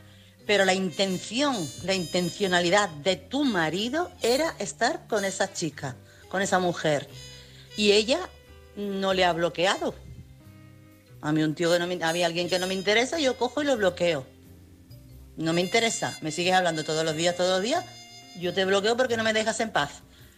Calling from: Chiclana, Andalusia, Spain; corresponsal de Chiclana.

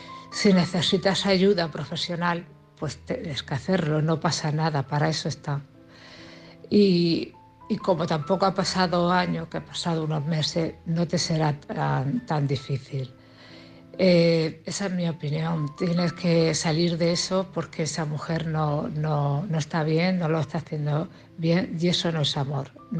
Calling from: Cartagena, Region of Murcia, Spain; de Cartagena.

